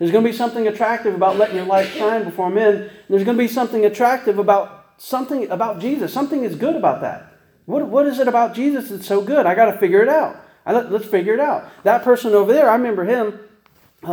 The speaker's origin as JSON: {"language": "English", "region": "Ohio", "country": "United States", "said": "I'm from Ohio, and I never heard of anybody putting salt on watermelon."}